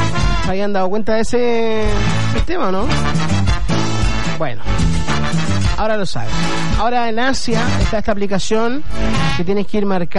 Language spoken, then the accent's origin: Spanish; Chile; como buenos chilenos, vamos a terminar copiando esta aplicación.